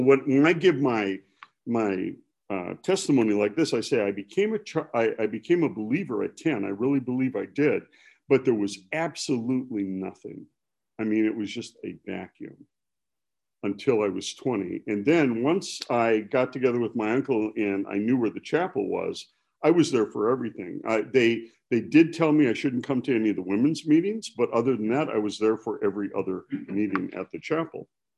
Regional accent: Milwaukee, Wisconsin, United States; But growing up in Milwaukee, you learn skills.

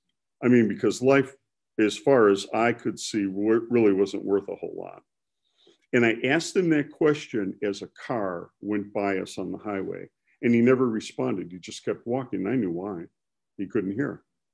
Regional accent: Milwaukee, Wisconsin, United States; But growing up in Milwaukee, you learn skills.

